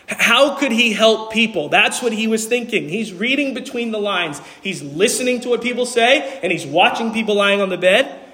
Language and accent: English; New York City, New York, United States; Growing up in New York City in a largely Roman Catholic environment, I would often accompany my dad on pastoral visits to nursing homes and hospitals and the like.